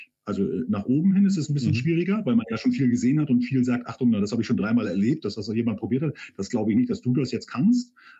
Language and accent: German; East Germany, Germany; Bin auch Ostdeutscher